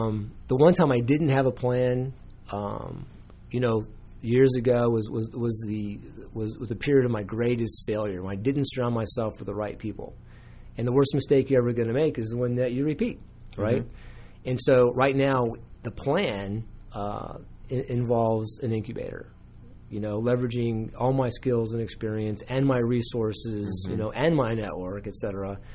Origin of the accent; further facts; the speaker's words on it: Ireland; Well, and I am Irish, and I am lucky.